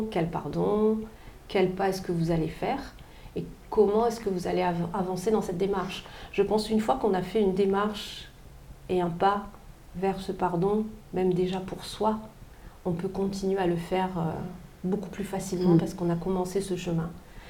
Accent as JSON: {"language": "French", "region": "Réunion", "country": "France", "said": "des choses qui pour moi ont du sens en tant que réunionnaise"}